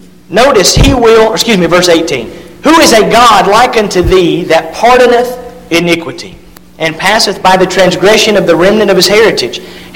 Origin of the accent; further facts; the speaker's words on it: Georgia, United States; I was born and raised in Northwest Georgia. Always been a Braves fan